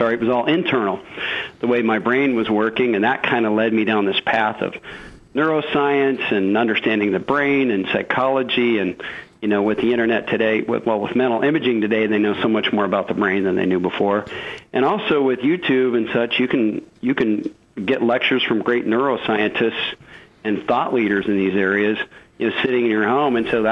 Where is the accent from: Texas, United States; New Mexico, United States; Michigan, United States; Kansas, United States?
Kansas, United States; I'm in Chicago now. I'm 53 years old, and I grew up in Kansas on a farm, and a farming area, really, is more accurately.